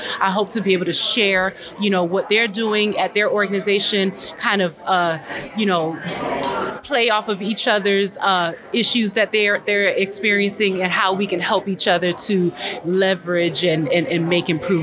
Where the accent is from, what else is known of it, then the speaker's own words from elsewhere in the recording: Florida, United States; I am the Pharmacy Operations Manager at Memorial Healthcare System. I am from South Florida